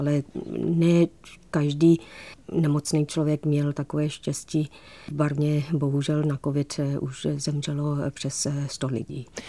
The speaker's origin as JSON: {"language": "Czech", "country": "Myanmar", "lives_now": "Czech Republic", "said": "já jsem česko-barmanka. Protože moje srdce je prostě rozpůlená jak na Českou republiku, i taky na Barmu."}